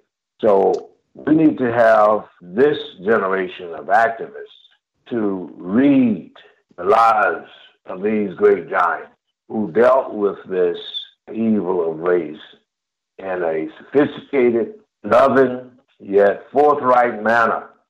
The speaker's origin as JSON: {"language": "English", "town": "Jackson", "region": "Mississippi", "country": "United States", "tie": "born or raised there", "said": "in my hometown of Jackson, Mississippi"}